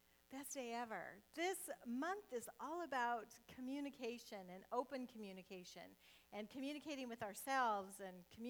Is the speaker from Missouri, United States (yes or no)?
no; Nebraska, United States; You know, I grew up in Nebraska, and I always thought there was something wrong with me.